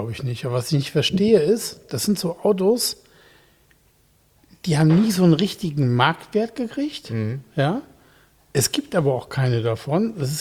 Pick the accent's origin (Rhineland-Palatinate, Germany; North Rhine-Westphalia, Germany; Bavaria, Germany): Rhineland-Palatinate, Germany; Betzdorf; Ich bin ja in Betzdorf im Siegerland groß geworden, im Kapellenweg.